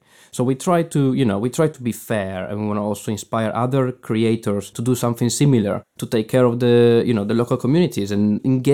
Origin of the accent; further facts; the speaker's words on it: Northeast Italy, Italy; English is a second language; And I'm the first one going out of Europe and going out of Italy. I'm originally from Italy and Northeast.